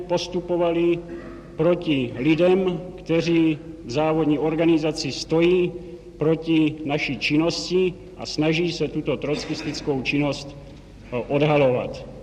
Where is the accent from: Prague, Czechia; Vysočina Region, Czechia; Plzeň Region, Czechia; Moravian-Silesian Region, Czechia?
Vysočina Region, Czechia; Velké Meziříčí; born there; Ve Velké Meziříčí.